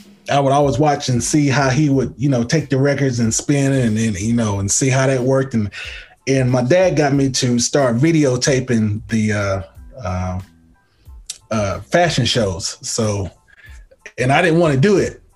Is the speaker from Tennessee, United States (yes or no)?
yes; Oak Ridge, Tennessee, United States; now in Spartanburg, United States; I'm from Oak Ridge, Tennessee, born and raised, 865 till I die. But I reside in Spartanburg, South Carolina right now. I've been here since 2007.